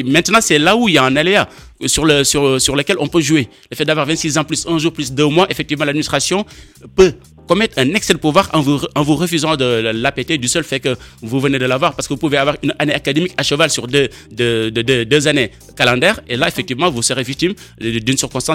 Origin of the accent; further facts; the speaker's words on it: Senegal; Déjà, je pense qu'en tant que Sénégalais, il y a deux catégories.